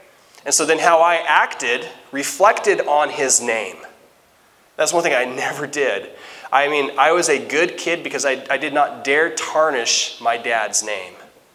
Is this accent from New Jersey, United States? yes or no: no; Nacell, Washington, United States; growing up, so I grew up in Nacell, Washington, and just like Mossy Rock, you can say a name of a person